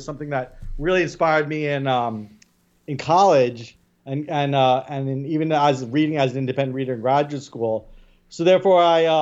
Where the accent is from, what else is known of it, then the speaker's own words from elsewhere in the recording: New York City, New York, United States; born there; Yes. I was born in Staten Island.